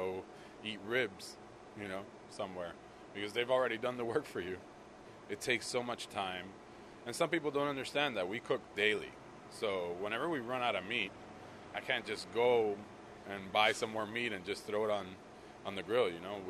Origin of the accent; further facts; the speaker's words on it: Puerto Rico; I mean, I'm originally from Puerto Rico, so it's a very traditional thing to cook, right?